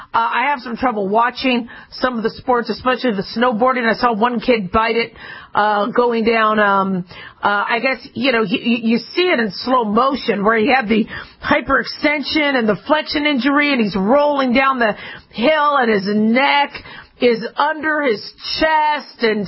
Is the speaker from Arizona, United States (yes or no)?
yes; Phoenix, Arizona, United States; I did, when I was growing up in Phoenix, Arizona, climb Squaw Peak.